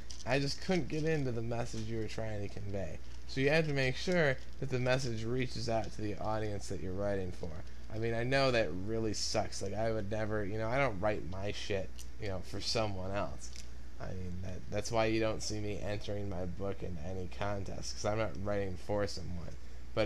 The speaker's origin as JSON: {"language": "English", "town": "Chicago", "region": "Illinois", "country": "United States", "said": "because I am from Chicago, the best city ever."}